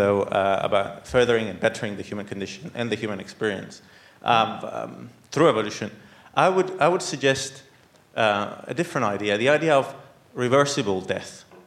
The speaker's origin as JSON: {"language": "English", "country": "Cyprus", "said": "I'm Greek Cypriot."}